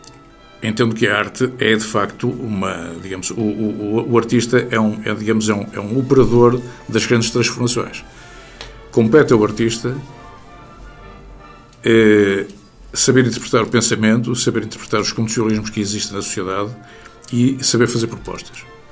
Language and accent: Portuguese; Portugal; está a condicionar a nossa vida enquanto portugueses, enquanto habitantes deste retângulo ao beira-mar plantado.